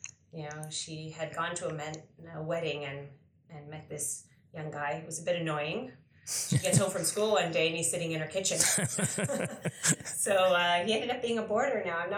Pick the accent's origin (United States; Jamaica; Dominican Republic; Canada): Canada; I just thought of myself as a Canadian.